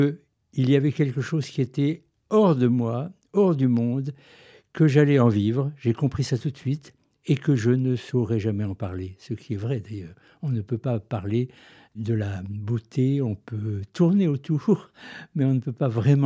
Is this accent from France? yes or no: yes; Commercy, Grand Est, France; je suis né à Commercy. J'y ai vécu jusqu'à mon baccalauréat, donc je connais bien la région.